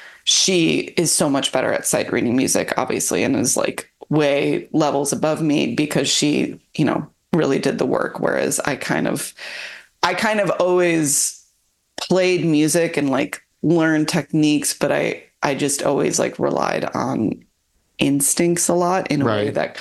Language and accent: English; Chicago, Illinois, United States; Yeah, we grew up in Chicago.